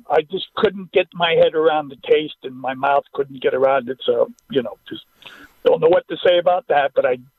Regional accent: Altoona, Pennsylvania, United States; Mallow cups are made in my hometown, Altoona, Pennsylvania.

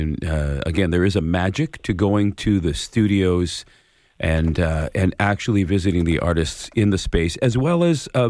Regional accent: Hamilton, Ontario, Canada; I grew up in the Hamilton area, and these happen in many different areas of the province

